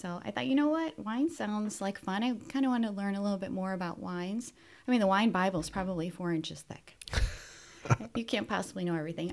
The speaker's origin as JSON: {"language": "English", "town": "Euclid", "region": "Ohio", "country": "United States", "tie": "born or raised there", "also_born_or_lived": "Cleveland", "lives_now": "Indiana, United States", "said": "Born and raised in Cleveland, Ohio. I grew up on the east side of Cleveland, Euclid, Ohio, to be exact"}